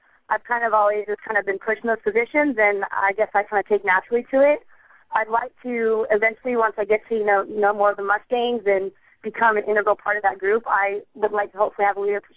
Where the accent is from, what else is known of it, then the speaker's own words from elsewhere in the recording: Willcox, Arizona, United States; I'm number 84. I'm going to be playing running back and defensive back, and I'm originally from Wilcox, Arizona.